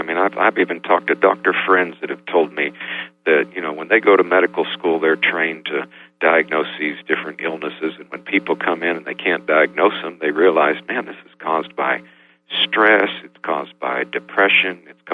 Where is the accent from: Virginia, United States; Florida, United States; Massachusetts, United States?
Florida, United States; because I was raised in Florida working in the orange groves picking fruit